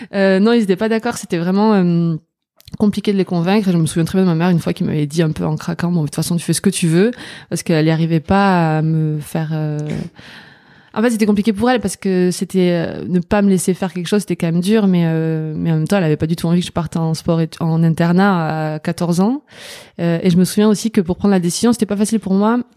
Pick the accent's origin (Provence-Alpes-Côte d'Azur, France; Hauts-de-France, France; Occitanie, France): Occitanie, France; Albi; Alors, je viens d'Albi, c'est une petite ville à côté de Toulouse.